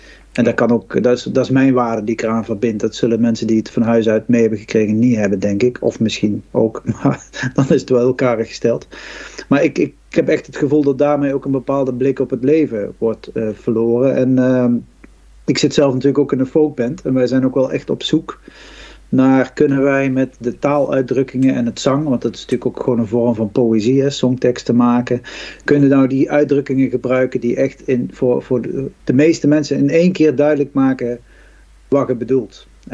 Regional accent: North Brabant, Netherlands; accent: Brabantian; als Noord-Brabanders, dat geldt niet voor alle streken, maar als die de grens overgaan, worden ze veelal bestempeld, of wordt er veel sterk Kempisch in gehoord. Wij noemen het Brabants

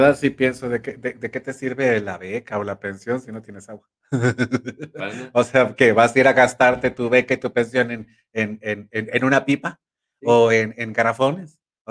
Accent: Puebla, Mexico; yo que me considero una pieza poblana perfecta, moldeada en el norte, horneada

